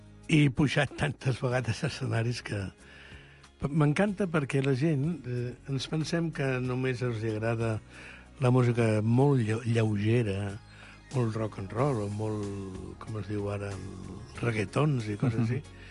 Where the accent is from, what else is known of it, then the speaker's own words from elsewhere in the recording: Catalonia, Spain; jo no sóc argentí, que sóc català